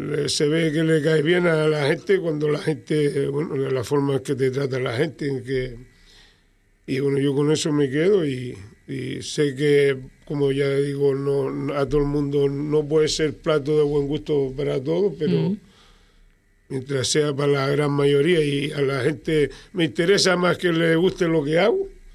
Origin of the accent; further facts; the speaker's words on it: Pájara, Canary Islands, Spain; No, pero que es la calle más larga que hay en Pájara.